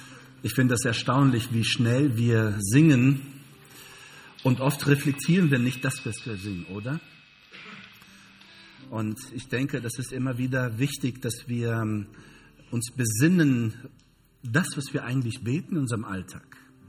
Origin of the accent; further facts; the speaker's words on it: Brazil; German is a second language; Ich hoffe, ich kriege das hin als Brasilianer.